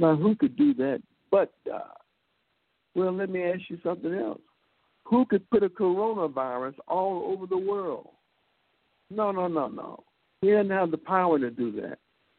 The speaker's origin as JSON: {"language": "English", "region": "Texas", "country": "United States", "said": "I came from Texas, and the Lord led me in Texas and showed me a board."}